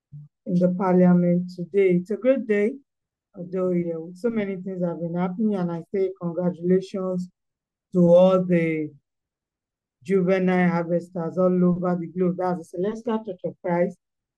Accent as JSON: {"language": "English", "town": "Okemesi", "region": "Ekiti", "country": "Nigeria", "said": "So I'm actually from Okemese Ekiti."}